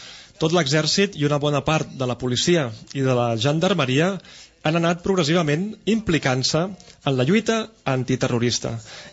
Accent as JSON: {"language": "Catalan", "town": "Tébessa", "region": "Tébessa Province", "country": "Algeria", "lives_now": "France", "said": "Soc originari d'Atbesa, l'antiga Tveste. La meva família i els meus avantpassats sempre hi han viscut aquí. És una regió que abans vivia principalment de l'agricultura."}